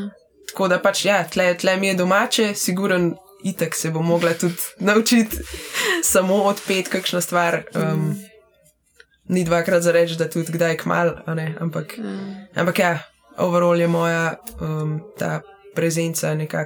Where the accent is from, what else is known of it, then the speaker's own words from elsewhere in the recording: Radovljica, Upper Carniola, Slovenia; In sploh tle na Gorenjskem, ne, to se pravi, sem iz Radovljice, tle scene ni.